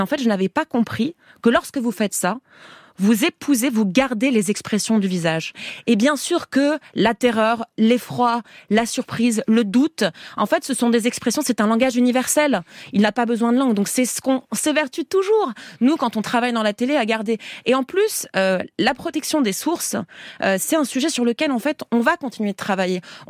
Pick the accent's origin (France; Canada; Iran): Iran; tout ce qu'on décrit de la jeunesse chez nous, en Iran